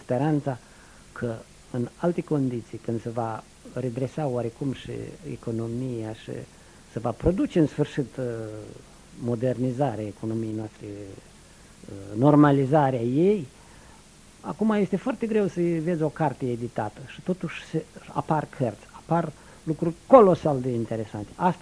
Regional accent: Transnistria, Moldova; Vreau să spun că merg în satul meu, acolo, în Transnistria.

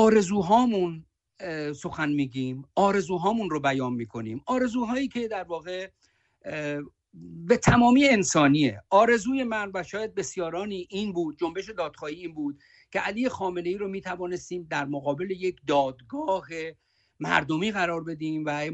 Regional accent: Tehran, Tehran Province, Iran; من در منطقه سرای اکبرآباد در جنوب غربی تهران بزرگ شدم، بزرگ شده اونجا هم هستم.

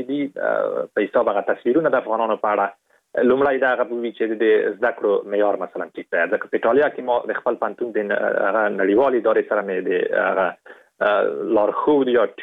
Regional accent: Afghanistan; په دې باندې مې لیکلی وو چې زه د افغانستان یم

